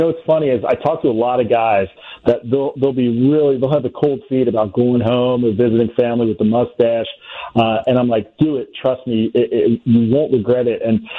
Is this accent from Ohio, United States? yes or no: yes; Cincinnati, Ohio, United States; moved away as an adult; now in Los Angeles, United States; I'm originally from Cincinnati, Ohio. I moved from the Midwest out to LA for law school back in 2009.